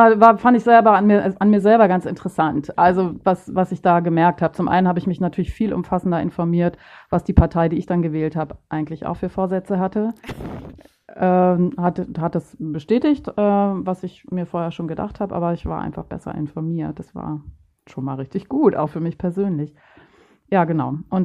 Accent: Bremen, Germany; Themen beschäftigen, die für mich jetzt als Bremerin nicht relevant sind.

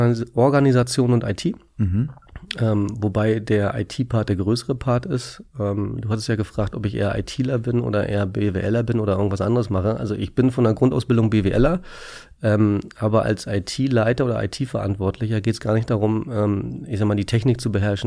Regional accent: Berlin, Germany; Ja, ich bin hier in Berlin mehr oder weniger aufgewachsen und deswegen wollte ich hier unbedingt bleiben.

